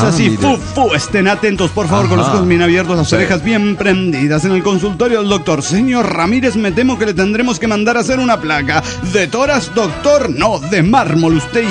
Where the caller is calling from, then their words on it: Juliaca, Puno, Peru; de Juliaca, Perú.